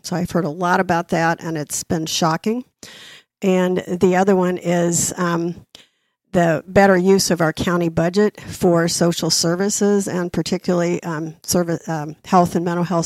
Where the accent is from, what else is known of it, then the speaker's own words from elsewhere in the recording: Indianapolis, Indiana, United States; I grew up in Indiana. I was on the south side of Indianapolis, went to school at Ball State and then University of Notre Dame.